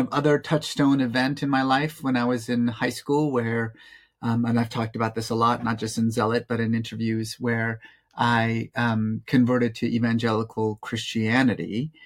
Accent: Iran; moved away; I grew up in Iran. I left, my family left in 1979 during the Iranian Revolution.

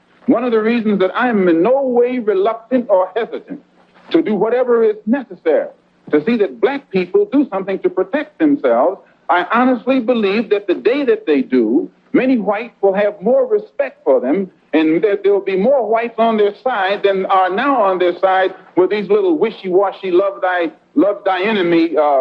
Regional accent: United States; I have to point out I'm also an American Negro.

